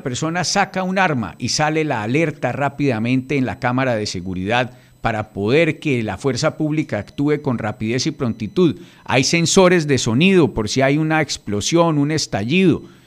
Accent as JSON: {"language": "Spanish", "region": "Risaralda", "country": "Colombia", "said": "porque en Risaralda, mi tierra, colinda con el Chocó"}